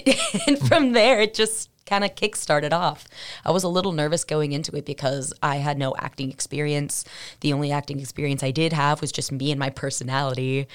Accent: California, United States; as a kid born and raised in California

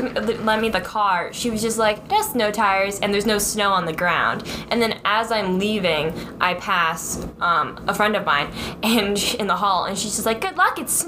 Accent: Florida, United States; As we know, I'm from Florida, and I have a license, and I don't know how to drive in the snow

